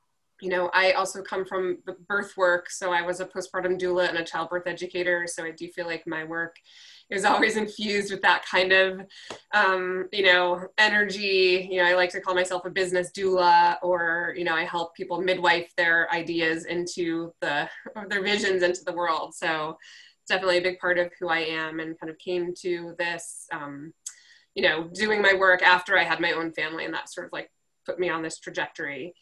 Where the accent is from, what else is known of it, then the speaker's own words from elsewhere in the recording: Cleveland, Ohio, United States; moved away as an adult; also born or lived in New York; I was in New York for 22 years and then moved to Cleveland, which is my hometown.